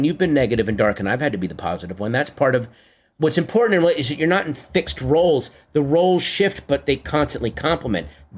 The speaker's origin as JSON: {"language": "English", "town": "Sterling", "region": "Virginia", "country": "United States", "tie": "born or raised there", "said": "Hillary Burton, who's also from Sterling, Virginia, my hometown"}